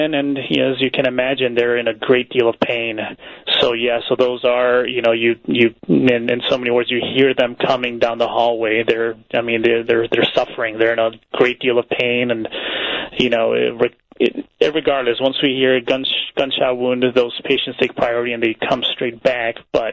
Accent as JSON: {"language": "English", "town": "Chicago", "region": "Illinois", "country": "United States", "tie": "born or raised there", "said": "I was born and raised in the near South Side in a neighborhood, a very nice neighborhood named Pilsen, which I'm very proud of. So I'm a Pilsen native, born and raised. I stayed local for university."}